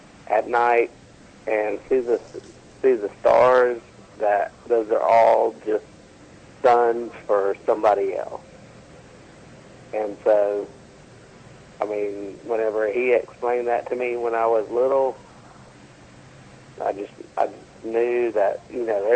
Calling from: Macon, Georgia, United States; from Macon, Georgia.

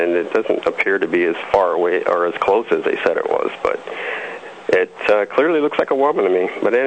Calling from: California, United States; From California.

